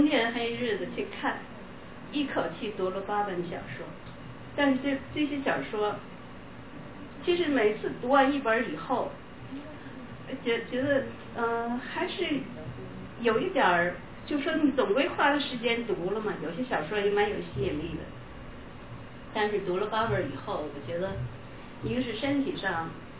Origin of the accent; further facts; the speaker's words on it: China; now in United States; 如果说我从中国来到美国是我生命当中的一个大转折